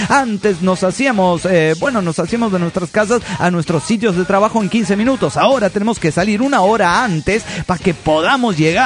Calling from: Cabo San Lucas, Baja California, Mexico; de Los Cabos, Baja California, México.

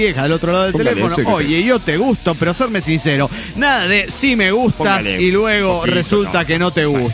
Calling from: Guadalajara, Jalisco, Mexico; de Guadalajara, Jalisco, México.

